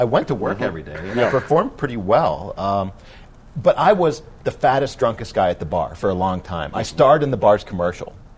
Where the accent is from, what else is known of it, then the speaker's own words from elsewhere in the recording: United States; I mean, I'm an American.